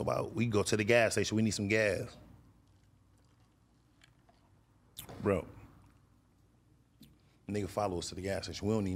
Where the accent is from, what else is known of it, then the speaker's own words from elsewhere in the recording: Grand Rapids, Michigan, United States; Some people like, where you from? Detroit? And no, I'm from Grand Rapids.